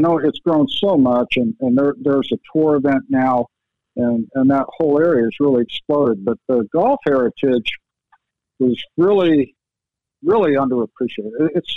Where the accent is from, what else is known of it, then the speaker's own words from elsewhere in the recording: Salt Lake City, Utah, United States; I'm just always thankful that I'm from Salt Lake. I'm grateful to have grown up out in Utah